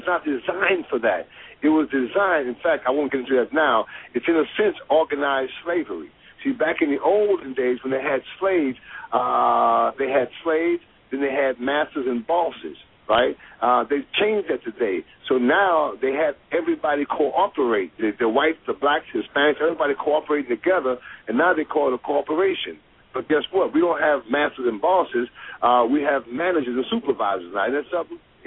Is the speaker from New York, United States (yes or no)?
yes; New York City, New York, United States; Brief background, I'm from the Bronx, New York. Folks raised up poor, mom, seven kids on welfare, dropped out of high school.